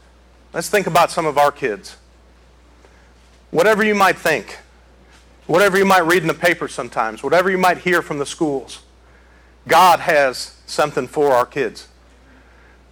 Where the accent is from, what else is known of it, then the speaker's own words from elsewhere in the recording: Detroit, Michigan, United States; from Detroit.